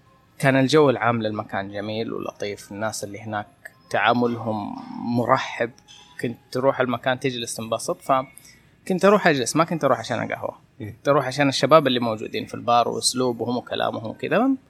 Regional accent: Jeddah, Makkah Province, Saudi Arabia; كان عندنا في جدة

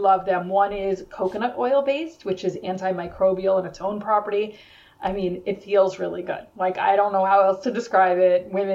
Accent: New York, United States; I mean, I am from New York. I have a lot of doctors here.

